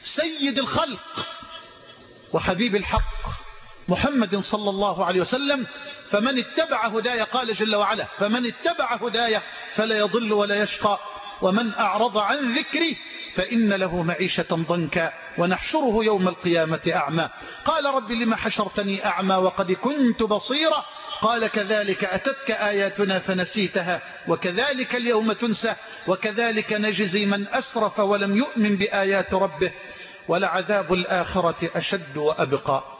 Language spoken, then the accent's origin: Arabic; Egypt; واجعل بلدنا مصر واحة للأمن والأمان.